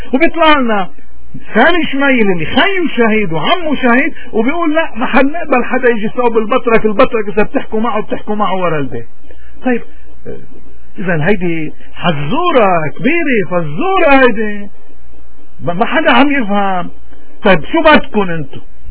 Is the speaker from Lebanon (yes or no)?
yes; Lebanon; نحن كبشر أقل شيء ممكن نعمله كلبنانيين نحترم ذاتنا وما نروح لحدا من هودي.